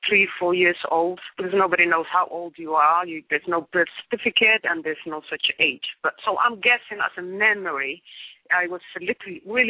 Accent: Somalia; I was born and raised in Somalia, East Africa, and as a little girl.

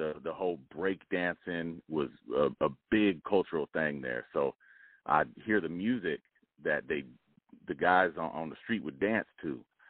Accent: Boston, Massachusetts, United States; also born or lived in Phoenix / Albuquerque; we were in Boston because I was born in Phoenix and then moved with my family to Boston. And then ended up living outside of the city of Boston.

